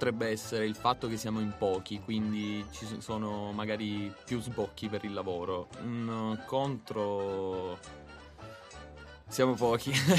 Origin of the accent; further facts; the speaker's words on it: Carovigno, Apulia, Italy; Vengo dalla bellissima Puglia, da Carovigno.